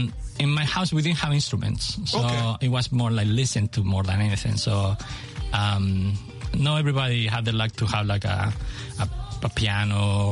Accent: Chile; English is a second language; Well, you know, I'm from Chile, so I really like being enjoying music. I grew up in a house with a lot of records.

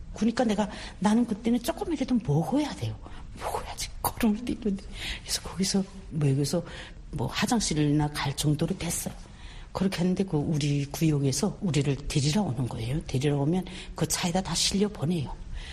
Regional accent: Pyongyang, North Korea; 저는 고향이 평양이에요.

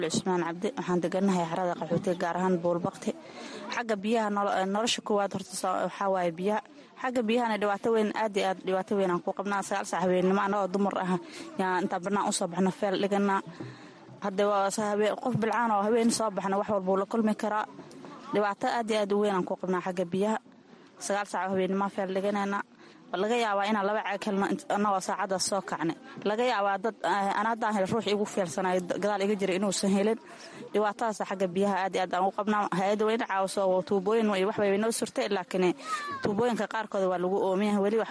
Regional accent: Kismayo, Lower Juba, Somalia; waxaan ka soo barakacay jubbada hoos gaar ahaan magaalada kismaayo

